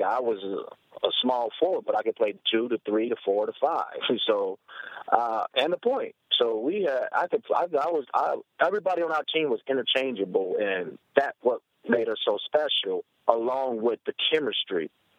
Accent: Chicago, Illinois, United States; when I was growing up in Chicago, I just wanted to be a normal kid.

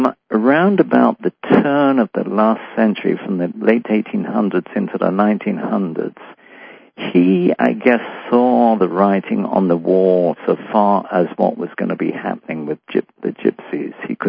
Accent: London, United Kingdom; also born or lived in Nottingham; I grew up during the Second World War. I was born in London, and I was born in 1934. And when war broke out in 1939, we moved up to Nottingham, a Robin Hood country, for the duration of the war. Then we moved back to London again.

